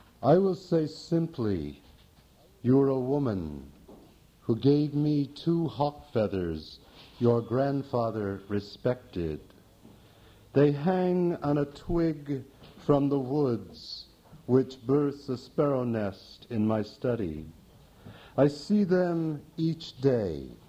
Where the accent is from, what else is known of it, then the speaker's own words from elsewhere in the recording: New York, United States; now in Brooklyn, United States; No, I live in Brooklyn. I'm from northern New York State. I was born on the edge of the St. Lawrence River and raised there. I'm adopted Brooklynite.